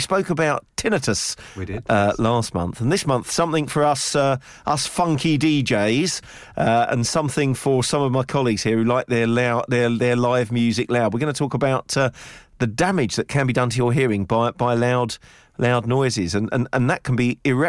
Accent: London, United Kingdom; when I grew up in North London, I used to live near to Wembley Arena

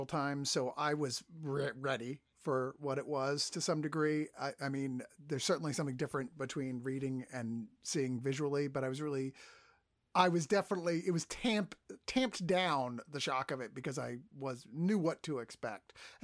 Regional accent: Poland; I grew up in Poland as a child.

